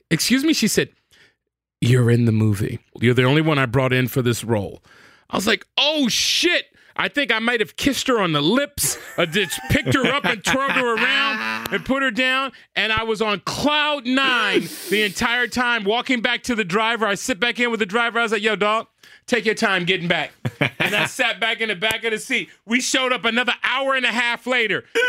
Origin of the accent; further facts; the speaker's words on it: Compton, California, United States; And I was like, hey, dog, I'm from Compton.